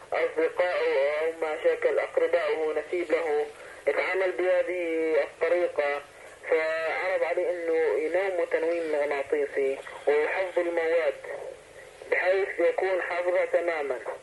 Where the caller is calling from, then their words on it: Libya; نحن من ليبيا نتكلم